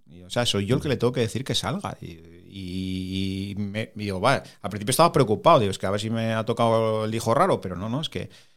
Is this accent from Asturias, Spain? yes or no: yes; Gijón, Asturias, Spain; Sí, soy de Gijón-Gijón, sí. Yo realmente soy de Gijón. Aunque mis padres eran de la cuenca minera, pero sí. Me pasé la infancia muchas veces en San Martín del Rey Aurelio y esas cosas, pero bueno, soy de Gijón-Gijón. Soy urbanita.